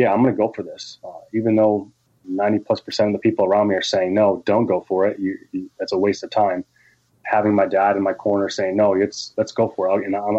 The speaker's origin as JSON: {"language": "English", "region": "Michigan", "country": "United States", "tie": "born or raised there", "said": "growing up in Michigan, soccer was the sport that, like, if you weren't really an athlete or good at anything else, you played."}